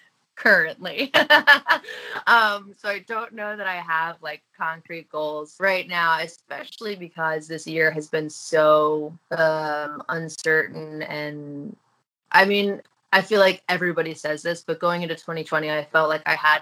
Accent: New Jersey, United States; I'm not vegan, but I grew up in New Jersey, actually.

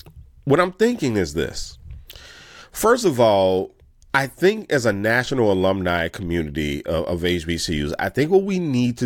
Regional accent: New Orleans, Louisiana, United States; Heck, I'm from New Orleans, where we have the biggest producer of black doctors in the nation, Xavier University of Louisiana.

